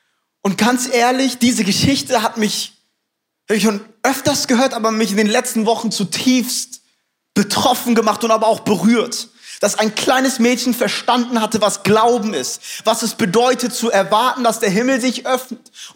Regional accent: Frankfurt, Hesse, Germany; now in Munich, Germany; Ich bin in Frankfurt groß geworden, aber keine Stadt wie München.

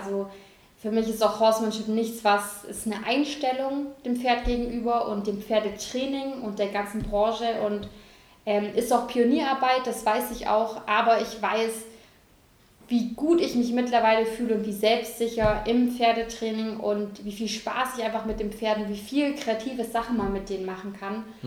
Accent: Stuttgart, Baden-Württemberg, Germany; Ich komme aus Stuttgart, genau, und bin auch immer wieder mal im Stuttgarter Raum umgezogen, aber da komme ich ursprünglich her

